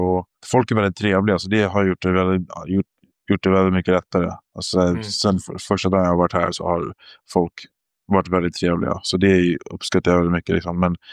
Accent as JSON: {"language": "Swedish", "town": "Stockholm", "region": "Stockholm County", "country": "Sweden", "tie": "born or raised there", "lives_now": "United States", "said": "Jag är född och uppvuxen i Stockholm och spelade vanlig fotboll hela min uppväxt"}